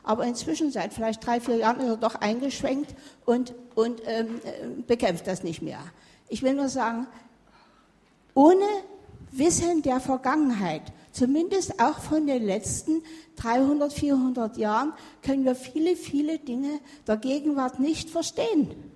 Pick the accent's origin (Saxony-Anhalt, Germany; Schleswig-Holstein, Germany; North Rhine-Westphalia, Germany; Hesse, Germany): Saxony-Anhalt, Germany; Wittenberg; ich bin aus Wittenberg